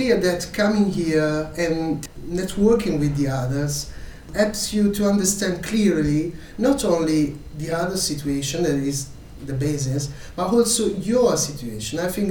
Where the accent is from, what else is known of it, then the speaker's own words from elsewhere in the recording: Italy; English is a second language; I come from Italy.